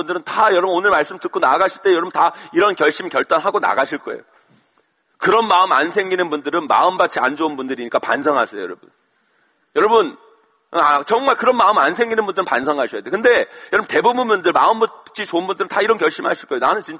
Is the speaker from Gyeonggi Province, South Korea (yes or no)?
no; Seoul, South Korea; born there; 저는 서울에서 태어났지만, 우리 아버님 고향이 충청남도 논산인데, 제가 겨울방학, 여름방학 되면 항상 시골에 갔어요.